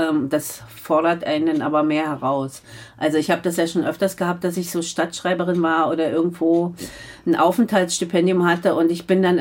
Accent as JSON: {"language": "German", "town": "Magdeburg", "region": "Saxony-Anhalt", "country": "Germany", "said": "ich kam ja aus dem sozialistischen Magdeburg, bin dann zwar in das sozialistische Berlin gegangen, weil es war ja Ost-Berlin"}